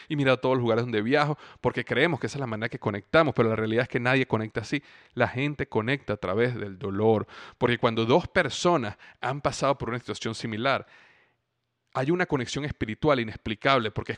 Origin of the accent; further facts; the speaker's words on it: Venezuela; now in Florida, United States; Yo llego y el clima era espectacular en Florida, era muy parecido al clima en Venezuela, donde yo crecí.